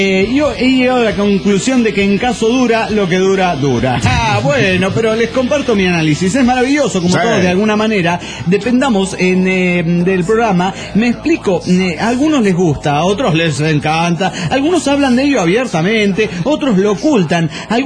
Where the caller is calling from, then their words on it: Quito, Pichincha, Ecuador; de Quito, Ecuador.